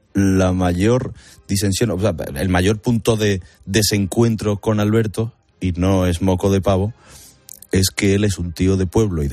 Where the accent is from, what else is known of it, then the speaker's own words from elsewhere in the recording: Seville, Andalusia, Spain; yo soy un tío de Sevilla, que además soy muy sevillano, pero el sitio que mejor me ha acogido, en el que más he aprendido y seguramente del que más disfruto, es Madrid.